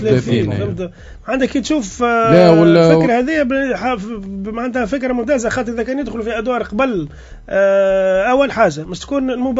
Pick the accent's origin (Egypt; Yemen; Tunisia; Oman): Tunisia; حسب الموجود عندنا في تونس, حسب الجوهرات, حسب الاحتراف اللي عندنا زاد